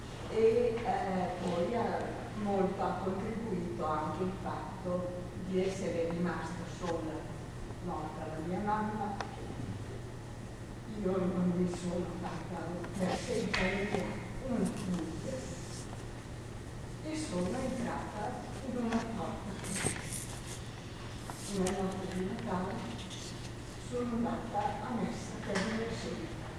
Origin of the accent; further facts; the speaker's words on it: Emilia-Romagna, Italy; Io sono una romagnola in diretta